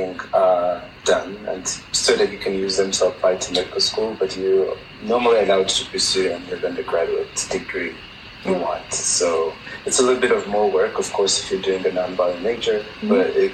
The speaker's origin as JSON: {"language": "English", "country": "Rwanda", "lives_now": "United States", "said": "I'm from Rwanda."}